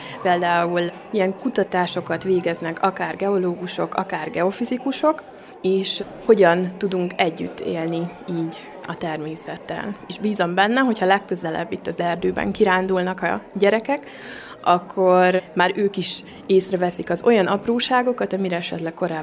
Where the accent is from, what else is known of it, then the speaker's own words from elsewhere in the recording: Miskolc, Borsod-Abaúj-Zemplén, Hungary; Én gyerekként itt laktam Komlóstetőn, és most a saját családommal is itt lakom